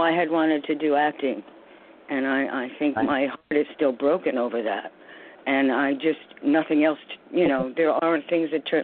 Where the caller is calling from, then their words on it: New York City, New York, United States; I'm calling from New York also.